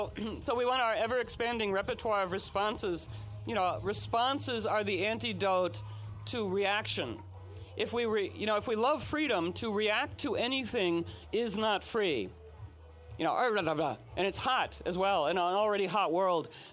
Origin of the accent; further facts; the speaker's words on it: Washington, District of Columbia, United States; You know, I'm from Washington, D.C.